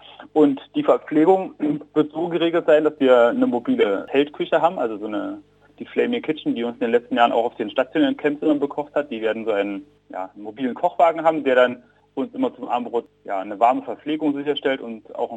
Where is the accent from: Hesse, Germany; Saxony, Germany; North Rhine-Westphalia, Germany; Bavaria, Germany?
Saxony, Germany; Leipzig; Und so bin ich eben auch dazu gekommen, mich als Leipziger in der Lausitz mit zu engagieren